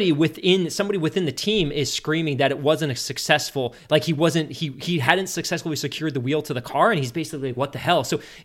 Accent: Canada; And again, as a Canadian fan, I get a little bit emotional

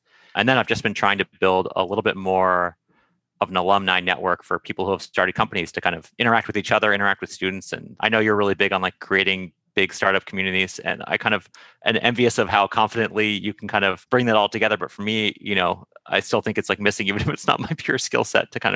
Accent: Santa Monica, California, United States; I grew up in Santa Monica, so I kind of, you know, feel that distance a lot.

